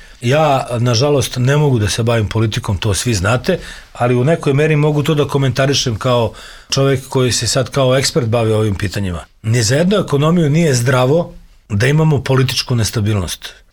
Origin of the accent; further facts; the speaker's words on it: Serbia; To je to prema čemu mi kao Srbi imamo odnos.